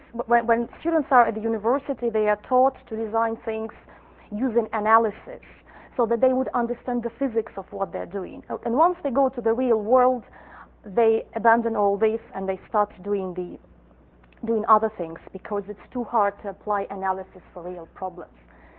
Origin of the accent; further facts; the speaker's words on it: Russia; accent: Russian; English is a second language; And if you wonder about the origin of my accent, then it's Russian. And it's been, over the years, it's been gradually spoiled by British English, maybe partly Scottish.